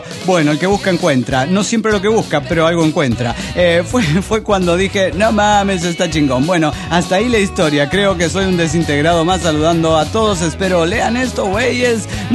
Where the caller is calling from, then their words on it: Caracas, Capital District, Venezuela; de Caracas, Venezuela.